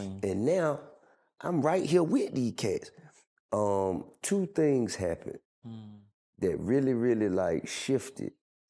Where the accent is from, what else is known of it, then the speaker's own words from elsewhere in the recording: Atlanta, Georgia, United States; I'm from Atlanta. Like, nah, where you from? Like, right. For real. I'm like, shit, from Bankhead, Center Hill, Baker Road.